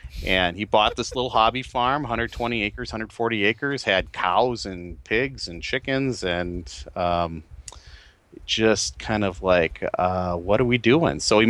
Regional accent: Wisconsin, United States; also born or lived in Illinois; now in Minnesota, United States; I'm actually from Wisconsin, and my wife will start snickering over at her desk, because I've lived most of my life in Minnesota. We also lived in Illinois for 9 years for job purposes.

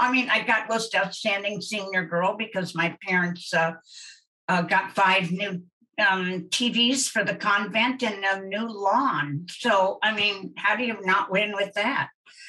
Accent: Kansas, United States; Well, I'm adopted, and I was adopted, strangely enough, it's a strange story, but I am from Kansas, and yes, I know Dorothy and those guys.

